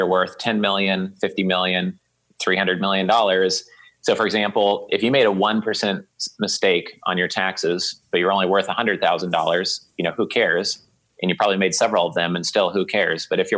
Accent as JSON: {"language": "English", "region": "Oregon", "country": "United States", "tie": "born or raised there", "lives_now": "Florida, United States", "said": "No, I grew up in Oregon."}